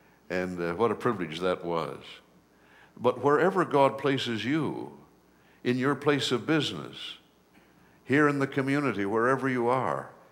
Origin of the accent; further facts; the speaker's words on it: Michigan, United States; In my school, where I was growing up in Michigan, they allowed us to do that.